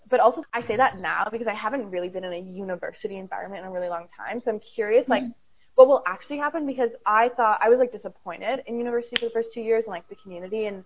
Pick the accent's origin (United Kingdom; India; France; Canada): Canada; now in United States; I'm an international student in the U.S., but like I'm from Canada.